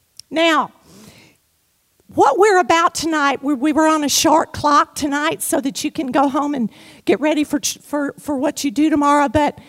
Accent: Louisiana, United States; I was raised in the Baptist church, and so I know hymns that y'all never even thought about hearing. I mean, no kidding. And I started singing this song there lying on my bed this afternoon that I haven't sung since I was a teenager in the Baptist church in Louisiana.

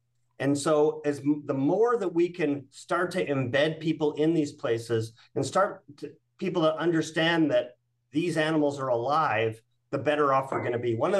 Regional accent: British Columbia, Canada; where I grew up in British Columbia.

